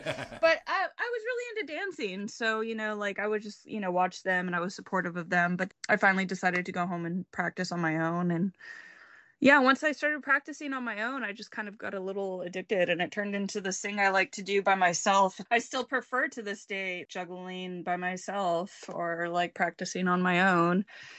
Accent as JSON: {"language": "English", "region": "New Mexico", "country": "United States", "tie": "born or raised there", "said": "I'm from New Mexico, from the desert"}